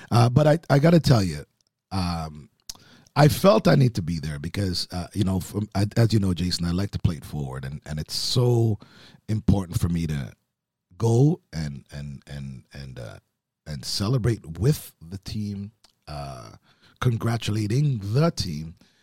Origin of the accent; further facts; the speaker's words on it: Jamaica; now in Canada; One, I am Jamaican. However, I as a Canadian, I've worn no other uniform, and I bleed red and white.